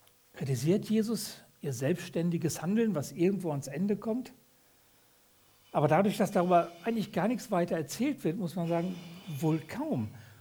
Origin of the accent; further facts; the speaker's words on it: North Rhine-Westphalia, Germany; Bei uns im Ruhrgebiet würde man sagen, boah ey, der hat voll was am Kasten, ne?